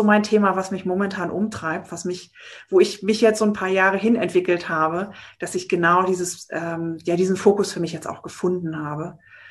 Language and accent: German; Baltic coast, Germany; now in Berlin, Germany; ich bin eigentlich ein Kind der Küste von der Ostsee oben und wohne schon sehr lange in Berlin und werde das aber auch demnächst ändern.